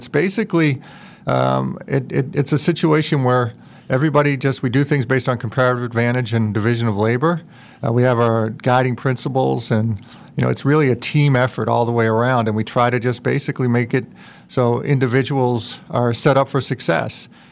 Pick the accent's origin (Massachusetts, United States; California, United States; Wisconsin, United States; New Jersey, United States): Massachusetts, United States; Worcester; I'm originally from Worcester, Massachusetts, Central Mass, a wonderful small city, working class town, and I grew up there, went to high school, public schools my whole life